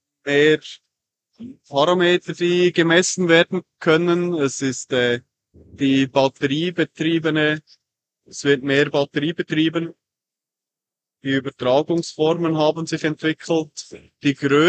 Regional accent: Zug, Switzerland; Ich komme aus der Schweiz. Und zwar in der Zentralschweiz. Vom Zugersee.

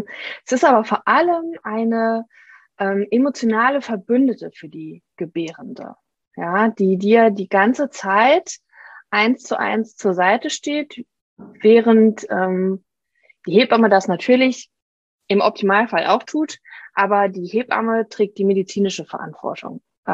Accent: Saarland, Germany; now in Trier, Germany; Ich bin, wie alt bin ich? 38, werde demnächst 39. Wir leben am Stadtrand von Trier, ziehen aber nächsten Monat um. Wieder zurück in meine alte Heimat, ins Saarland

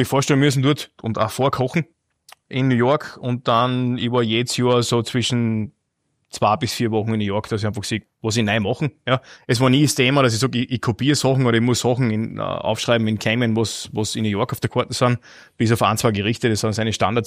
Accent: Wolfsberg, Carinthia, Austria; Lavantal, Wolfsberg, Kärnten.

